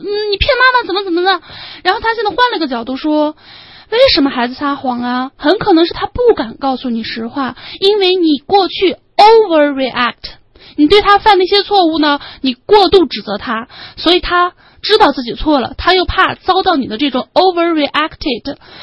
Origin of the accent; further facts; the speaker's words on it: China; 也就是我们中国人经常说这孩子怎么这么粘人呢